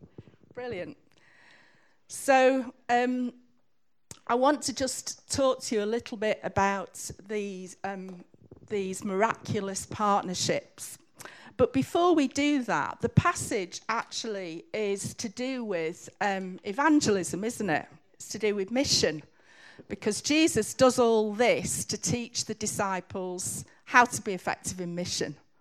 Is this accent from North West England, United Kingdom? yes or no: yes; Manchester, North West England, United Kingdom; you can tell I'm from Manchester